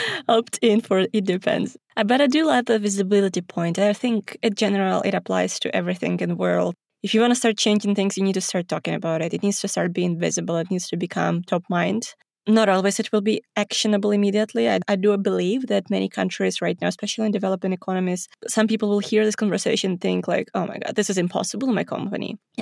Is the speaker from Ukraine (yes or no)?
yes; Ukraine; I didn't know about it. I'm from Ukraine. Eastern Europe doesn't really care about the things.